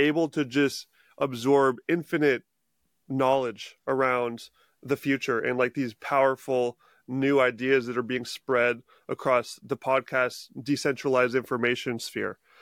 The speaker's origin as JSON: {"language": "English", "region": "Washington", "country": "United States", "tie": "born or raised there", "said": "so I'm in my hometown right now in Washington State visiting family for Christmas."}